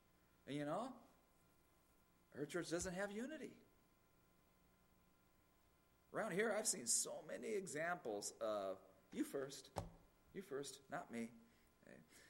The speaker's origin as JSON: {"language": "English", "town": "Las Vegas", "region": "Nevada", "country": "United States", "tie": "born there", "said": "I was born in Vegas, and then we'd go back and forth, Vegas to Phoenix."}